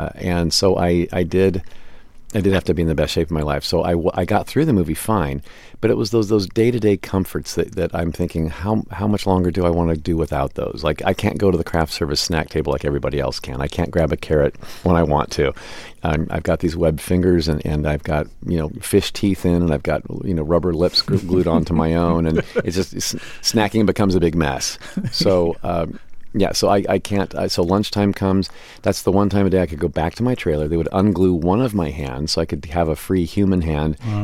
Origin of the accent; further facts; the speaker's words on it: Midwest, United States; it doesn't help either when you're growing up in the Midwest